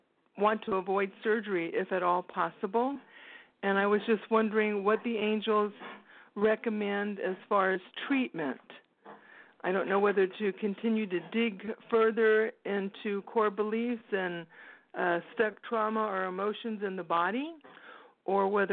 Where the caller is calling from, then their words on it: Texas, United States; I'm calling from Texas.